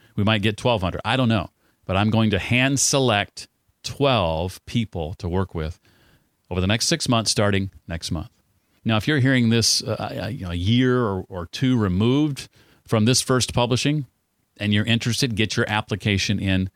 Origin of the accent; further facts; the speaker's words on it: Nashville, Tennessee, United States; My hometown newspaper, The Tennessean, and the Nashville Business Journal